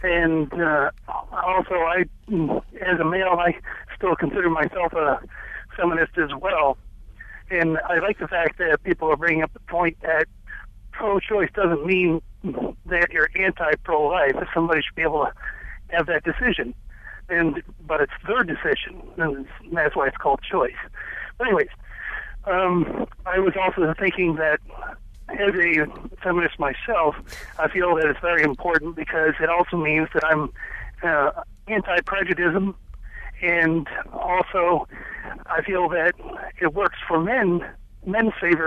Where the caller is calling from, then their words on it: Macedon, New York, United States; Oh, I'm actually from Macedon, but that's okay.